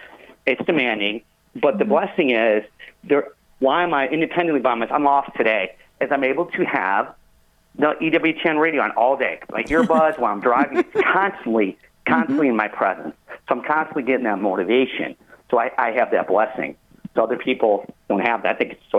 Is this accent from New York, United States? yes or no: yes; Buffalo, New York, United States; Like, I'm from Buffalo. You know